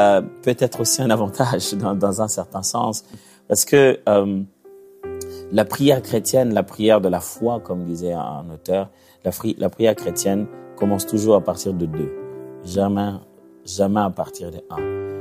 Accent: Kinshasa, DR Congo; moi, je viens de Kinshasa, dans la République démocratique du Congo.

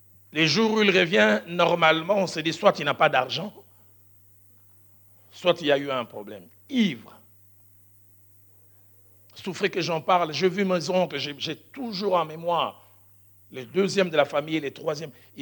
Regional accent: Kinshasa, DR Congo; Je les voyais venir chez nous à Bandal.

